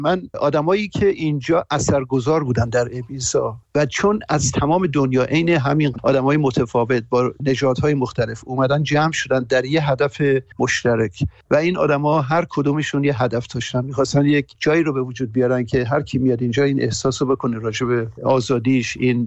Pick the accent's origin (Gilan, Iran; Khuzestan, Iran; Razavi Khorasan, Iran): Razavi Khorasan, Iran; Mashhad; moved away as an adult; also born or lived in Tehran; و از ایران 40 سال پیش اومدم بیرون. اصلیتم مال مشهده و تهران گراب کردم دوره دانشگاه و اینا رو، ولی خیلی جوان بودم که اومدم بیرون